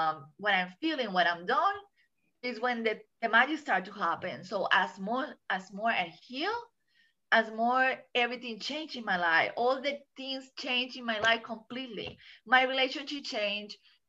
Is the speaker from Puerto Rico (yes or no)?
yes; Puerto Rico; moved away; So I'm from Puerto Rico. I'm Puerto Rican. So I just came here 6 years.